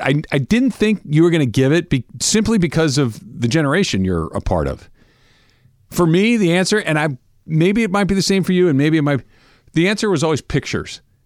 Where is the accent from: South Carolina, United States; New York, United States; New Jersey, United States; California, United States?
California, United States; Los Angeles; now in Texas, United States; when I moved to Texas, it was, where'd you grow up? I grew, born and raised in LA.